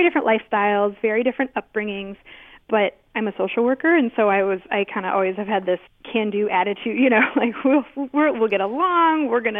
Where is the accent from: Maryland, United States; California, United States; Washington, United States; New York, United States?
New York, United States; Brooklyn; So I grew up in Brooklyn, New York.